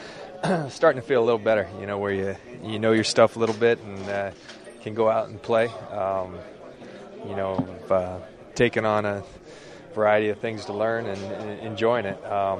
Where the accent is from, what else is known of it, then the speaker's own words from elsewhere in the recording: San Diego, California, United States; I'm from San Diego, so I see a lot of what went on when Rodney was there